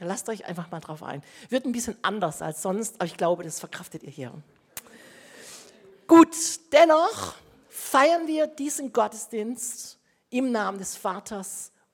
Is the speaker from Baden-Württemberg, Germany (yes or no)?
yes; Großaldorf, Baden-Württemberg, Germany; accent: Hohenlohe; ich bin hier in Großaldorf aufgewachsen.